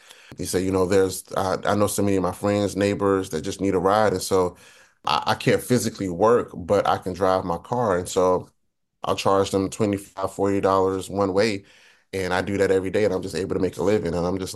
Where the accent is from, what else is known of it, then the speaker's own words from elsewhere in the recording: Ahoskie, North Carolina, United States; No, I'm from Ahoskie. If you haven't heard of it, let me tell you about it.